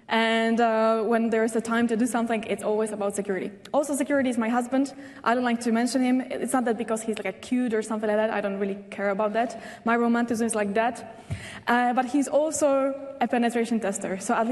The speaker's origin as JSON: {"language": "English", "country": "Poland", "said": "You know that I'm from Poland"}